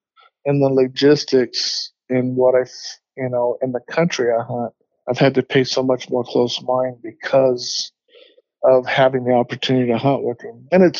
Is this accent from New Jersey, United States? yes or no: no; Arizona, United States; I mean, I grew up in Arizona. I've hunted Arizona my whole life.